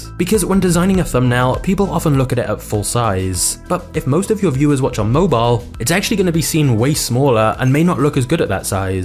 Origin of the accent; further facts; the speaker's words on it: United Kingdom; I'm British, we say niche, not niche